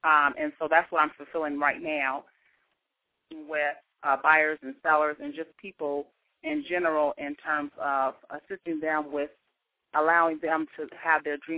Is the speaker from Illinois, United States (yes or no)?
yes; Chicago, Illinois, United States; Okay, well, first I want to say that I am from Chicago, grew up on the south side of Chicago. I come from a large family.